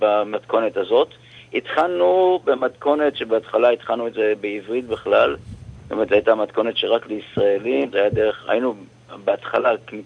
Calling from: New York, United States; אנחנו מניו יורק.

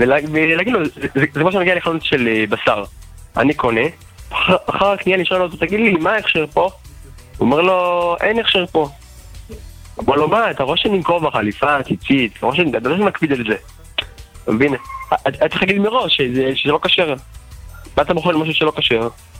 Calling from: Bnei Brak, Tel Aviv District, Israel

